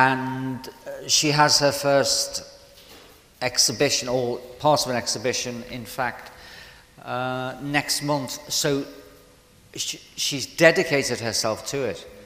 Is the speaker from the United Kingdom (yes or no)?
yes; Liverpool, North West England, United Kingdom; Yes, born and brought up in Liverpool, born in December 1952.